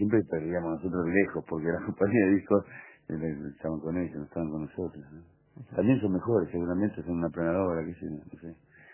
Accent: Buenos Aires, Argentina; now in Córdoba, Argentina; soy porteño de la Hegel.

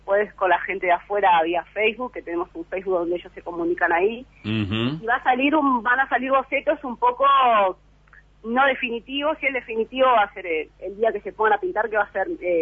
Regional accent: Montevideo, Uruguay; y ahora como que no vimos ninguno en Góes y somos todos de Góes, una cosa así. Estamos muy encariñados con el barrio, sí.

